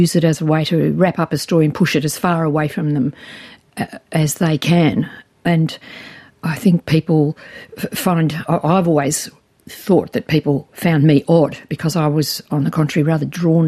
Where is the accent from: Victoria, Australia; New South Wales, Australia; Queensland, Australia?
Victoria, Australia; Geelong; Geelong's my hometown. And I don't go there anymore. Both my parents have died and the family's long left the town.